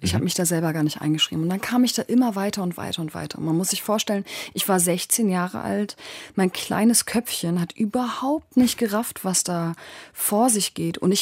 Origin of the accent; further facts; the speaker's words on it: Germany; wenn sie fragen, hey, von wo kommst du? Und dann sage ich halt natürlich Deutschland. Klar. Und merke auch, dass ich nie auf die Idee kommen würde, Türkei zu sagen. Das sind halt wirklich das Land, wo meine Verwandten herkommen.